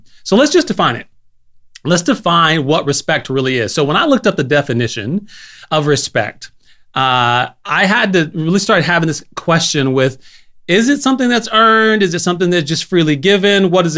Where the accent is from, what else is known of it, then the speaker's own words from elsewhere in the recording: Hobbs, New Mexico, United States; when we grew up in Hobbs. I don't know if Hobbs, New Mexico was just it